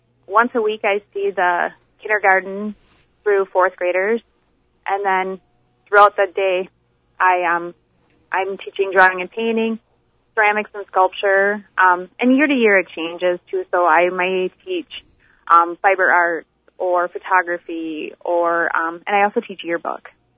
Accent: Gilman, United States; I grew up in Gilman, actually. I was born and raised here. I graduated from here.

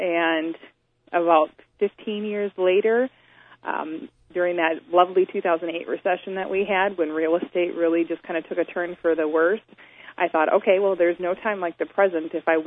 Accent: Marshfield, Wisconsin, United States; I grew up in Marshfield and attended Marshfield High School

